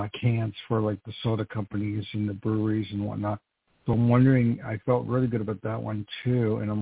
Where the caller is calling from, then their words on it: New York, United States; calling from New York.